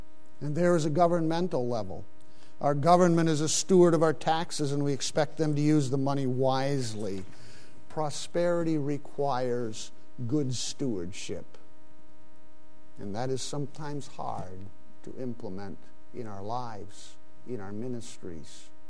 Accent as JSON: {"language": "English", "country": "Pakistan", "tie": "born or raised there", "said": "When I grew up in Pakistan, Christian bookstores were an important part of the ministry"}